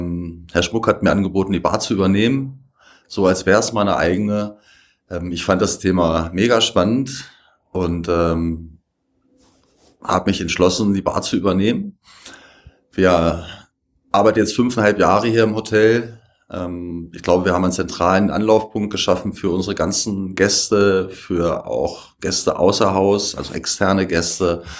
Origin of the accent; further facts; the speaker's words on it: Hanover, Lower Saxony, Germany; now in Leogang, Austria; Ich komme ursprünglich aus Hannover. Ich bin im Dezember 2015 nach Leogang gekommen